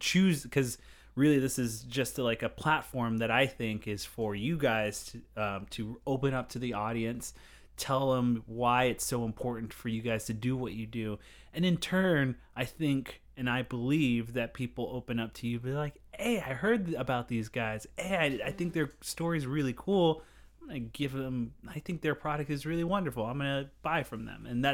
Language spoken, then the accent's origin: English; Allentown, Pennsylvania, United States; I think I've heard of that. I grew up in Allentown.